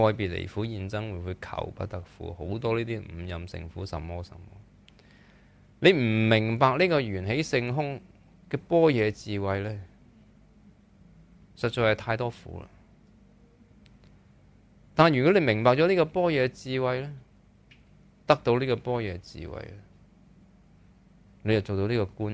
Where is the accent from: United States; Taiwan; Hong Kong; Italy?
Hong Kong; 不过我们香港人都现在都贪恋睡眠的人都不是多的